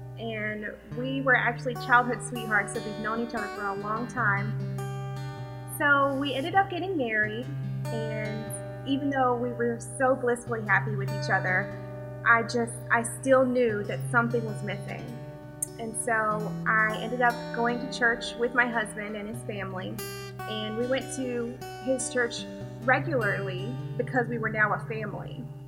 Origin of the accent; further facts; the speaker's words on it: Charlotte, North Carolina, United States; I was born and raised in Charlotte, and we kind of grew up in the church, my family and I.